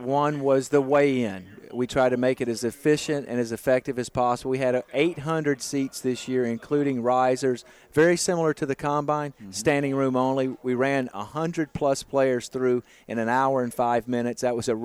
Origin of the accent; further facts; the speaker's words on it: Mobile, Alabama, United States; welcome to my hometown of Mobile and the Senior Bowl.